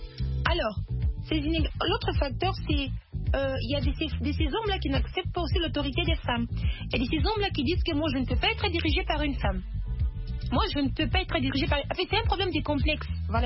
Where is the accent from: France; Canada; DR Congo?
DR Congo; ici chez nous, en RDC